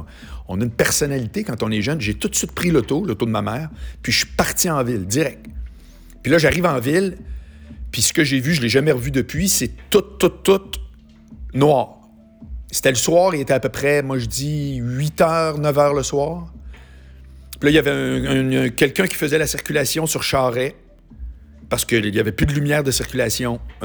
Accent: Quebec City, Quebec, Canada; Parce que les deux, on vient de Québec, mais on travaillait à Montréal.

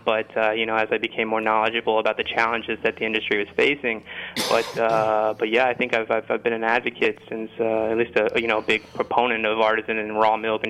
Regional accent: Indiana, United States; moved away as an adult; now in Boston, United States; I moved out to Boston in 2011 actually to get a degree in food studies, and I was coming from Indiana, which isn't exactly a gourmet mecca.

